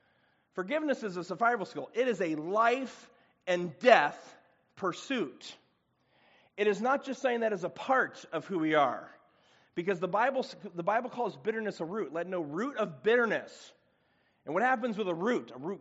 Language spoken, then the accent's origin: English; Chicago, Illinois, United States; I'm from Chicago, so I'm a city boy.